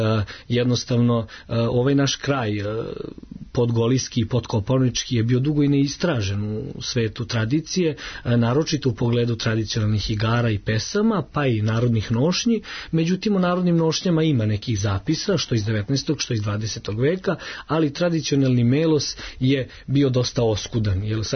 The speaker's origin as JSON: {"language": "Serbian", "town": "Raška", "region": "Šumadija and Western Serbia", "country": "Serbia", "tie": "born or raised there", "moved": "yes", "lives_now": "Novi Sad, Serbia", "said": "a ja sam rodom iz Raške, to je jedna mala varošica koja se nalazi u jugozapadnoj Srbiji."}